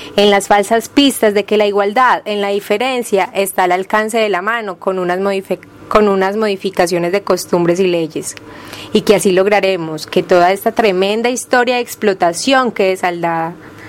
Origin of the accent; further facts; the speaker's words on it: Medellín, Antioquia, Colombia; Bueno, nosotras somos de Colombia, de Medellín. Me parece importante decir eso.